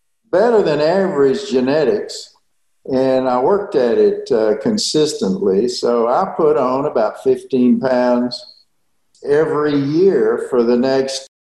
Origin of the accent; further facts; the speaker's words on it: Conroe, Texas, United States; Well, I grew up in Conroe, Texas. It was about 40 miles north of Houston.